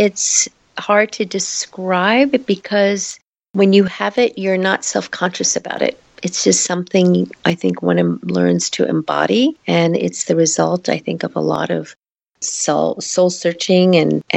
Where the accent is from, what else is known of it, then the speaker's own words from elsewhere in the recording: New York, United States; also born or lived in Queens; I was born in Queens, New York, and grew up primarily on Long Island in a Jewish neighborhood. We were the only Asian family in that neighborhood.